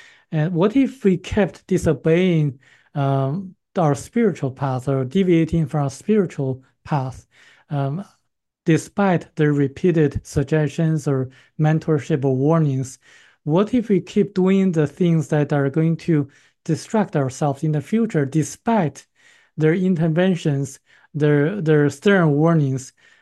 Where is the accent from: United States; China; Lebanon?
China; moved away; it's probably because I came from China